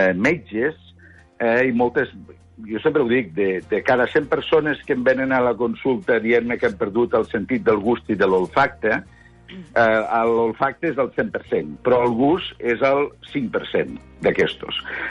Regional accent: Catalonia, Spain; al poble, que jo sóc del Pallars

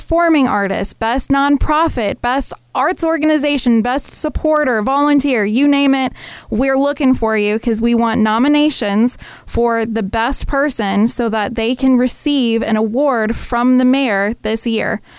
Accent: Springfield, Illinois, United States; And I am from Springfield. I went to Williamsville High School, but I grew up part-time in Springfield. Parents divorced, so half the time in Springfield, half the time out in the Williamsville area.

